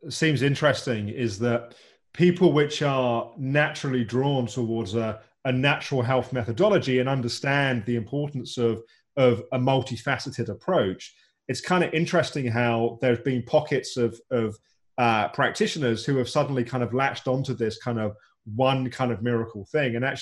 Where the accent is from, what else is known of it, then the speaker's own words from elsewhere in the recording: United Kingdom; now in London, United Kingdom; I'm from the UK. No, I live in London. I'm from the UK.